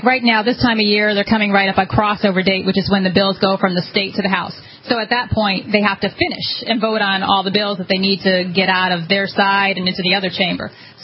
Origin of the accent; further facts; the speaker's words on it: Connecticut, United States; I came from Connecticut. Okay. I grew up in Connecticut. I moved here in 2004.